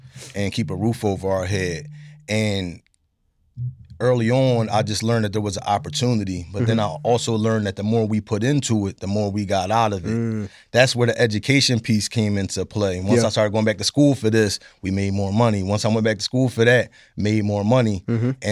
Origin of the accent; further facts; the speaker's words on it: Philadelphia, Pennsylvania, United States; having a single mother, growing up in Philly, you know, it was rough.